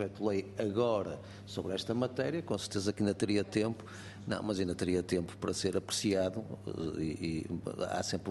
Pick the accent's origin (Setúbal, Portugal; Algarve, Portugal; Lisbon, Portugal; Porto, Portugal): Porto, Portugal; embora para mim seja mais São João, que eu sou do Porto